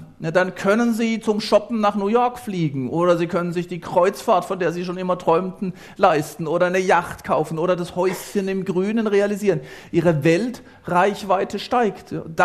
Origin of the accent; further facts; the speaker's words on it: Grafenhausen, Baden-Württemberg, Germany; Aber man kann in dem Dorf, wo ich herkomme, in Grafenhausen, da kann man dann zum Schlüchtsee fahren, welches eben ein schöner Badesee ist.